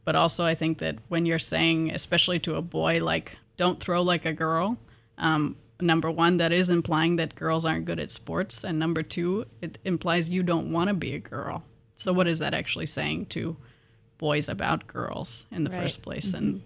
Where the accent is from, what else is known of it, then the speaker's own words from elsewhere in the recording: Pullman, Washington, United States; I'm from Pullman, Washington, originally.